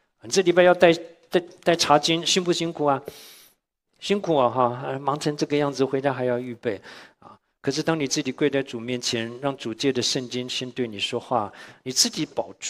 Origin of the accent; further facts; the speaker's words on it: Shandong, China; 我们山东人的杠子头就是又干又硬的